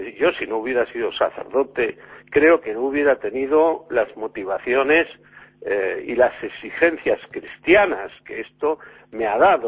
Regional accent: Basque Country, Spain; yo como buen vasco, los vascos siempre nos ha gustado comer y beber, porque somos un pueblo muy muy arraigado en la gastronomía y en la cultura de la gastronomía

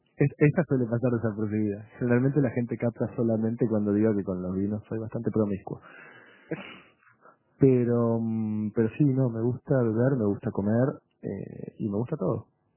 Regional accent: Argentina; born there; also born or lived in Denmark; Yo nací en Argentina, pero soy descendiente de dinamarqueses. Mi padre tiene pasaporte dinamarqués, yo lo tengo. Viví ahí un tiempo.

